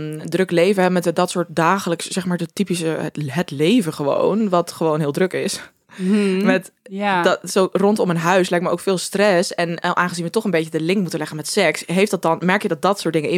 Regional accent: Groningen, Netherlands; Voor de mensen die nu luisteren, want wij komen allebei uit Groningen.

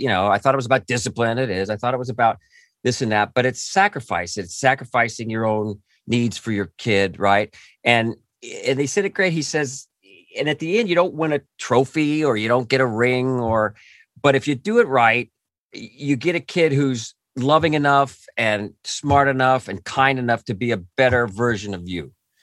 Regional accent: California, United States; I grew up near Disneyland in Orange County. And I my childhood was there.

